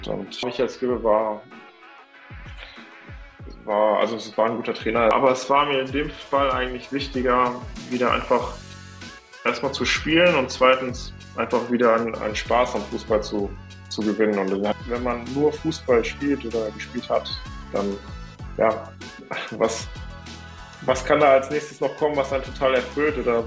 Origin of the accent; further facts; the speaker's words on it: Giessen, Hesse, Germany; born there; moved away; Und genau, ich komme gebürtig aus Gießen. Bin aber jetzt schon seit ein paar Jahren im Ruhrgebiet